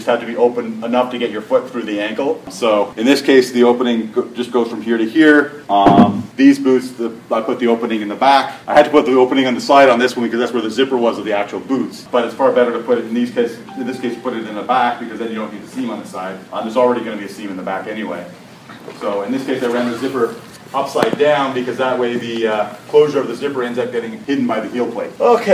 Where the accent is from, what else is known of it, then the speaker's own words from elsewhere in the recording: Montreal, Quebec, Canada; I'm from Montreal, so I had I was going to Concordia University in the theater department